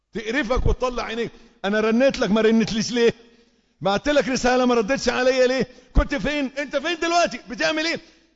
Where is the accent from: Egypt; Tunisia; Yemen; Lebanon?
Egypt; انتوا عارفين ان احنا كمصريين ما بتنفعش معنا الديمقراطية